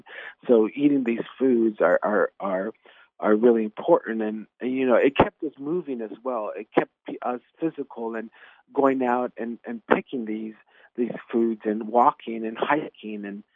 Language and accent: English; Arizona, United States; Yeah, you know, again, I'm from Arizona, from the Tonawanda Nation, and we're probably the second largest land mass-based tribe in the country.